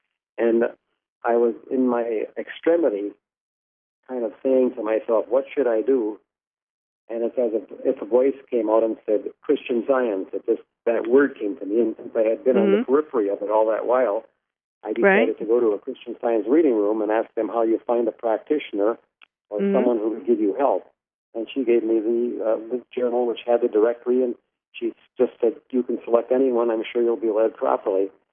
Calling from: Delray Beach, Florida, United States; Actually, in Florida, Delray Beach, Florida.

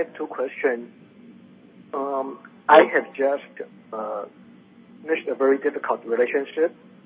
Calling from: Long Beach, California, United States; Long Beach area.

